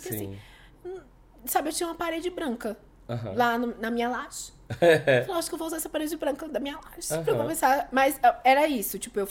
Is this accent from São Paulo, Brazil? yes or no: yes; São Paulo, Brazil; É, paulista que não conhece São Paulo.